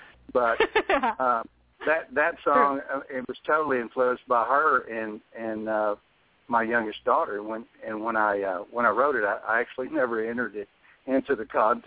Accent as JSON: {"language": "English", "town": "Texarkana", "country": "United States", "said": "But you know where I'm from, don't you? I'm from Texarkana, which is on the border of Texas and Arkansas."}